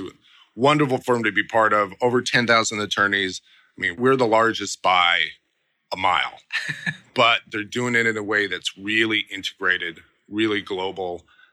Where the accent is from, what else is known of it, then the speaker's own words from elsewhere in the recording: Littleton, Colorado, United States; Yeah, born and raised. Actually, Littleton, just south of Denver. So I am a Columbine High School grad.